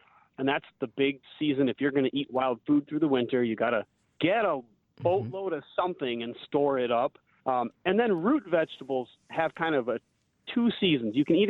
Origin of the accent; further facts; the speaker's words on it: Wisconsin, United States; I mean, I love cheese, and I grew up in Wisconsin.